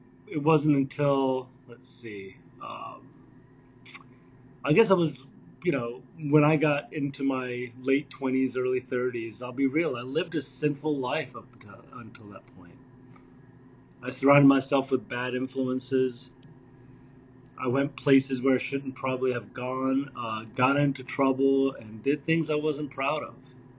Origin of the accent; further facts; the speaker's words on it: United Kingdom; I grew up in the United Kingdom, and I grew up in a Hindu household.